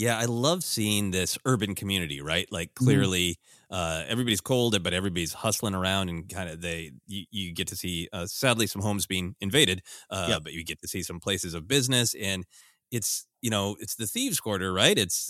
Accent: Minnesota, United States; This taps into this great part of winter that I have fond memories of in growing up in Minnesota, which is the respite.

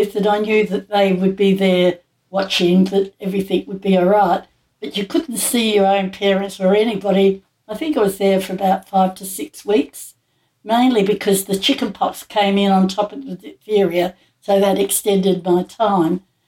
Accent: Adelaide, South Australia, Australia; And one little girl across the road from me died. I came from Adelaide.

